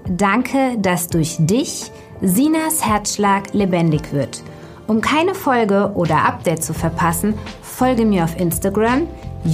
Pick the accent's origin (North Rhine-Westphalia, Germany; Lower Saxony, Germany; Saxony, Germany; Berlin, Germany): Berlin, Germany; Also ich bin aus Berlin, ne? Da gab es halt auch kein Fasching.